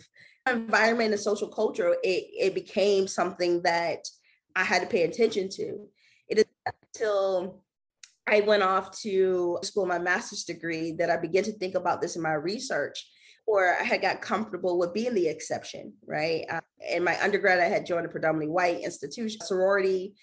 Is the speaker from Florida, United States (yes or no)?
yes; Florida, United States; So I grew up in South Florida, which I always say I didn't, we have everything, every person, right?